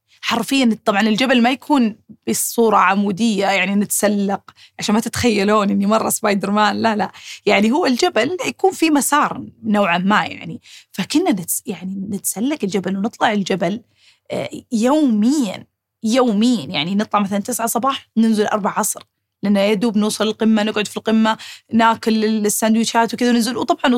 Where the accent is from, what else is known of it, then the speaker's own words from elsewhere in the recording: Al Bahah, Al Bahah Province, Saudi Arabia; أنا طبعا طفلة من الجنوب يعني من الباحة بشكل مخصوص، فيعني بنت الجبال يعني، ف تسلق الجبال عندي زي شرب الموية